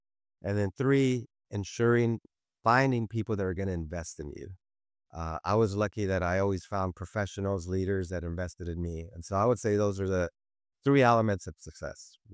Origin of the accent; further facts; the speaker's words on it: Los Angeles, California, United States; Boyle Heights means a lot to me. Boyle Heights, for those that don't know, is the easternmost neighborhood of Los Angeles, just east of the LA River.